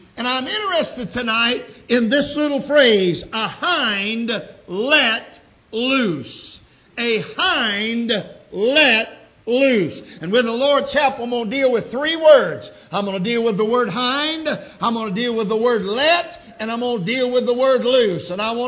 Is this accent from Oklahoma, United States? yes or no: no; Indiana, United States; He's from Mississippi and I'm from Indiana, so that may be why he calls him Naphtali and I call him Naphtali